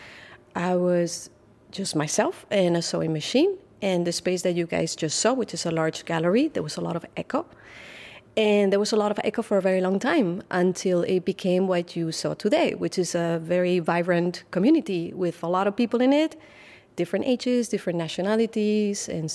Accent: Spain; I grew up in Spain in the 80s. So this is like the very start of democracy in Spain.

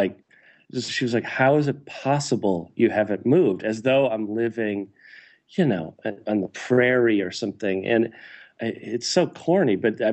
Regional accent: United States; I am an American photographer. I happen to be, I think, better photographing in America than elsewhere.

